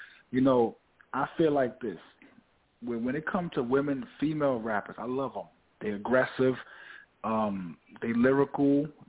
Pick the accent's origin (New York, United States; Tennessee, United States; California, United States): New York, United States; Harlem; also born or lived in Bronx; I was born in the Bronx, but I was raised in Harlem.